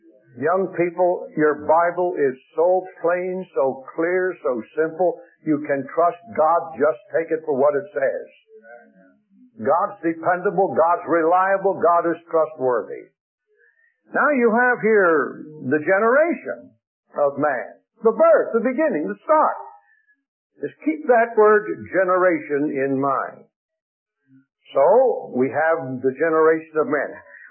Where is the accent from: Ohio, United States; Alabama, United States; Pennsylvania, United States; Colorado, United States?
Pennsylvania, United States; Lancaster; born there; where I was born in Lancaster, Pennsylvania.